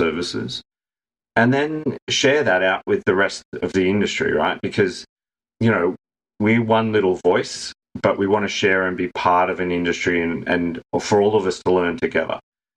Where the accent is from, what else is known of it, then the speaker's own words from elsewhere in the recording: Sydney, New South Wales, Australia; so I grew up in Sydney